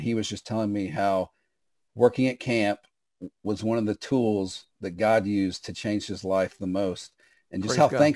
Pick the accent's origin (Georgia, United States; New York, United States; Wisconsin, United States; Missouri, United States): Georgia, United States; Atlanta; I grew up in Atlanta, Georgia, and my parents did not allow us to have video games.